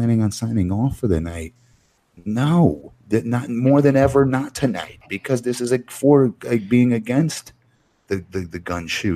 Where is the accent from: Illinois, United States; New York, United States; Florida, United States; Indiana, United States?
Florida, United States; I'm from Florida.